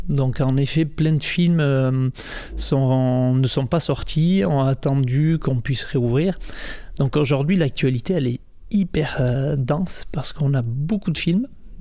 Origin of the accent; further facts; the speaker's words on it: Saint-Palais, Nouvelle-Aquitaine, France; also born or lived in Bayonne; J'ai 44 ans, je suis né à Bayonne et j'ai grandi au Pays Basque intérieur, dans un petit village qui s'appelle Saint-Palais